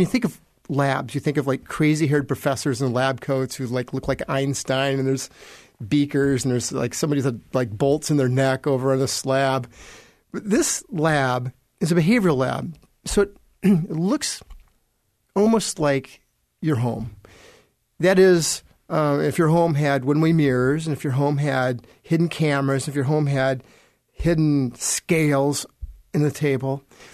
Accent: Sioux City, Iowa, United States; I grew up in Sioux City, Iowa. And back then, everything revolved around food.

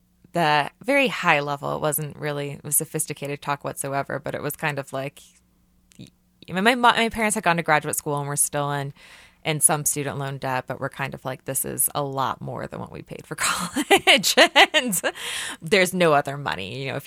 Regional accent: Kansas City, Missouri, United States; So I guess I am a true millennial in the sense that I went out of state for college. I grew up here in Kansas City.

